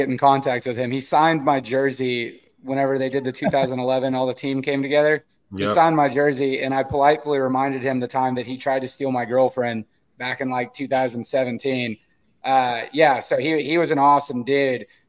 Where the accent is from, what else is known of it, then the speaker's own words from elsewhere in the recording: Keller, Texas, United States; Man, I'm from Keller, Texas.